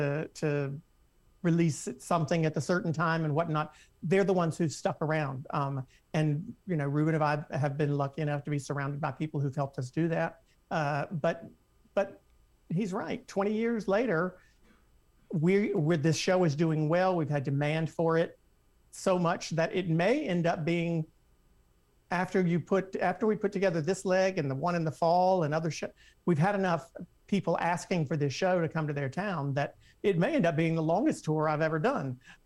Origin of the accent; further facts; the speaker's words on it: the South, United States; We're both from the South.